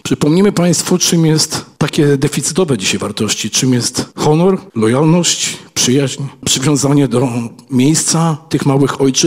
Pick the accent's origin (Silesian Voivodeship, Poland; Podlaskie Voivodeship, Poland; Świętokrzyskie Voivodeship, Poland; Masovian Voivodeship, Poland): Masovian Voivodeship, Poland; Warsaw; Jako warszawiak zakochany w historii Lubelszczyzny, zakorzeniam się tu coraz mocniej od 8 lat